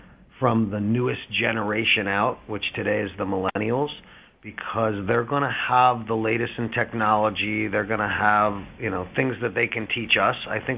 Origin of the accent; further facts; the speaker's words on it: Canton, Ohio, United States; now in South Florida, United States; I was born and raised in Ohio, in Canton, Ohio, the Pro Football Hall of Fame city.